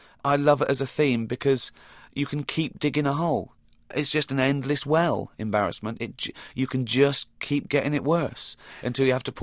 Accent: United Kingdom; I'd say it was being British, but it can't be because Curb Your Enthusiasm pretty much pushes those same sort of embarrassing boundaries.

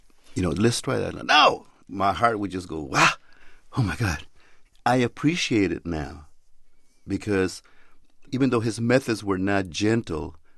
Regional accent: Tijuana, Baja California, Mexico; Even though I grew up in Tijuana and in the poorest part

